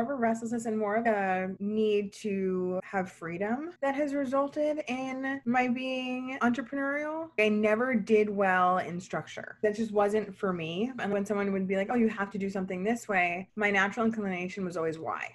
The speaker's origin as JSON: {"language": "English", "town": "Long Island", "region": "New York", "country": "United States", "tie": "born or raised there", "said": "So I bounced around a bit as a kid. I grew up in Long Island for a while and then moved into the city."}